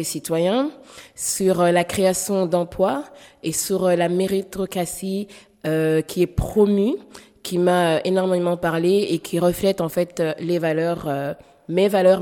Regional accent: Belgium; also born or lived in Kinshasa; je suis belgo-congolaise, je suis née à Kinshasa mais j'ai grandi en Belgique.

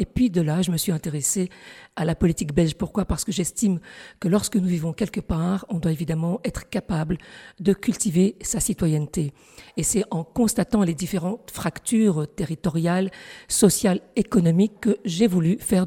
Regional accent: France; moved away as an adult; also born or lived in Casablanca, Morocco; Je suis née à Casablanca, au Maroc, sur le continent africain. J'ai grandi en France, j'ai effectué toute ma scolarité depuis la maternelle jusqu'à l'université.

